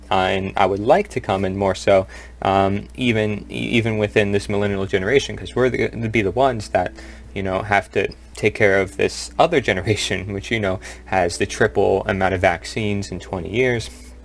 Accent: Brooklyn, New York, United States; I was raised in Brooklyn and my parents are from Brooklyn and stuff like that.

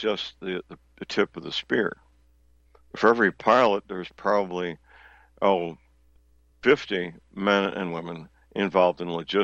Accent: St. Louis, Missouri, United States; My hometown is St. Louis, which means you can't live in St. Louis and not be acquainted with people that work for Anheuser-Busch and Boeing

